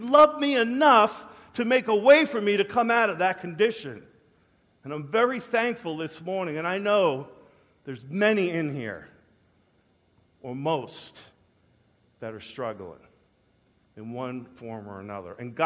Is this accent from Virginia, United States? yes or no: no; New York, United States; Growing up on Long Island, man, just fooling around my friends, running into Manhattan, you know